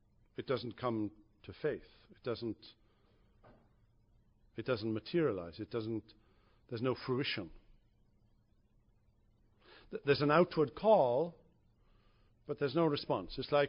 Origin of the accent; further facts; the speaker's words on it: United Kingdom; I was raised in Britain in the 50s and 60s.